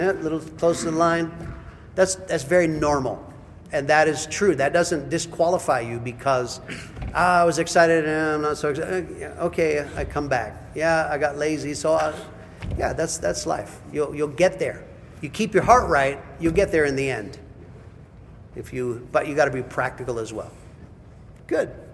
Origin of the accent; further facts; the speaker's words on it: Prescott, Arizona, United States; Yeah, I got to understand, I was raised in Prescott, Arizona, so, and God told us to go to Africa. Like, how the heck would that ever happen? Little white boy from Prescott, I don't know.